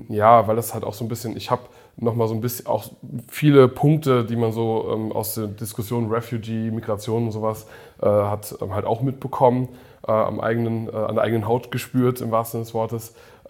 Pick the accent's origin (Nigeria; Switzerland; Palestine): Nigeria; Lagos; Also ich bin 81 in Lagos in Nigeria geboren, was auch kaum jemand weiß. Das ist so eine der größten Städte der Welt.